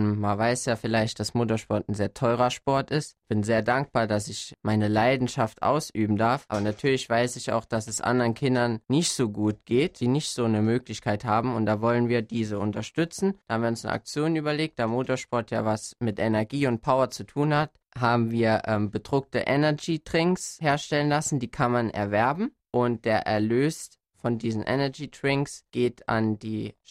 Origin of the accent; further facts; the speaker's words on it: Saarland, Germany; Für mich als Saarländer ist das halt das Heimrennen der Saison